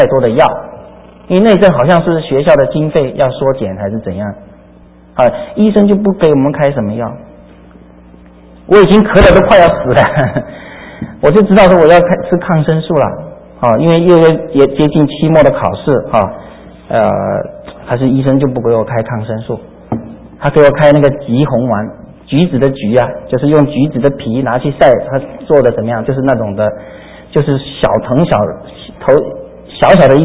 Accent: South China, China; now in United States; 我是南方人我就要跑到北方啊

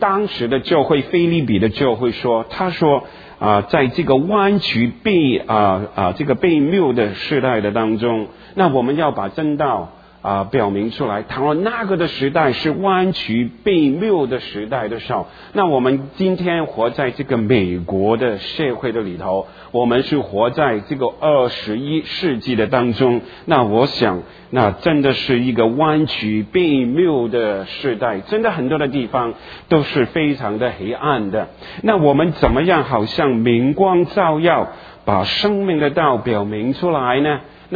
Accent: Guangdong, China; 我们老广，你们也不要忘记哦

